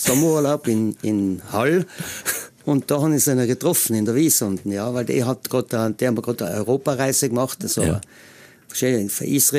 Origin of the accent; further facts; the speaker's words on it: Trentino-Alto Adige, Italy; also born or lived in Styria, Austria; nachher bin ich natürlich stolz, dass ich ein Ultner bin. Mhm. Weil ich bin ja interessanterweise in der Steiermark geboren.